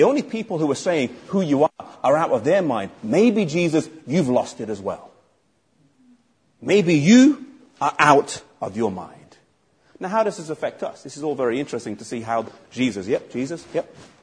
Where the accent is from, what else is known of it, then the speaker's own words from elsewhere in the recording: England, United Kingdom; Well, I'm English, because I'm from England, have a passport. But my mother's from Iceland. My dad's from Mauritius, but he's an Indian Mauritian.